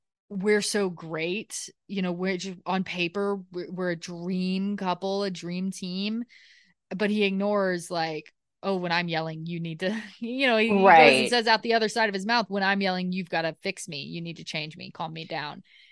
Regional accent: Deep South, United States; Christianity has had such a horrible negative impact on my life as a queer person growing up in the Deep South.

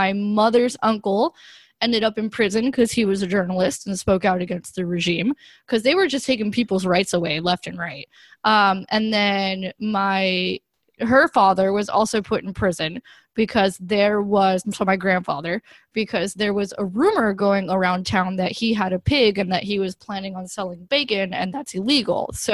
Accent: Miami, Florida, United States; my parents are immigrants and I grew up in Miami where, you know, we're all mostly people of color.

